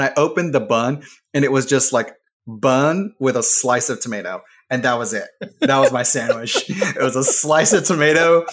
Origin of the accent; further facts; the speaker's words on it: Columbus, Ohio, United States; Like I grew up in Ohio outside Columbus, and I mean, those places just feel so different